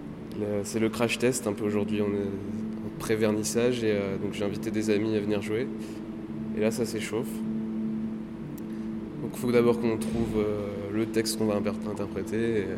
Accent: France; also born or lived in Amsterdam, Netherlands; now in Brussels, Belgium; Moi, je suis français, j'étais donc à Amsterdam avant, et là, je viens d'emménager à Bruxelles pour l'occasion, mais aussi pour rester, je crois.

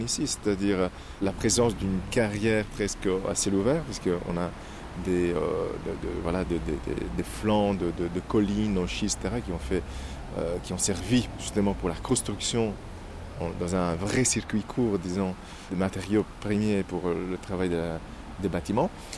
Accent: Italy; Moi, je suis italien.

